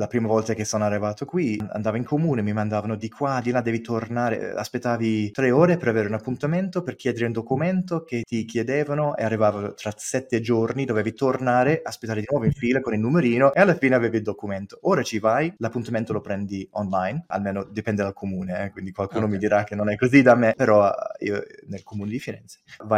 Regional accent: England, United Kingdom; Italian is a second language; Mangiavo la pasta quando ero bambino in Inghilterra

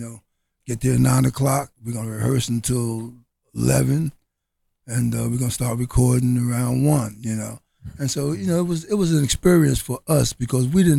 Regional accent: Philadelphia, Pennsylvania, United States; Well, you know, we're from West Philadelphia.

